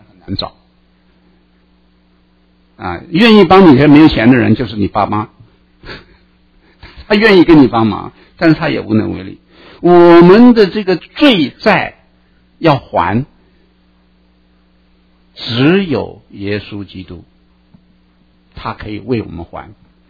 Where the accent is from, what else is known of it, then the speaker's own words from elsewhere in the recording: China; 要不然我们中国人不会有这一句话，不光是中国人呢、啊，所有的民族都有这句话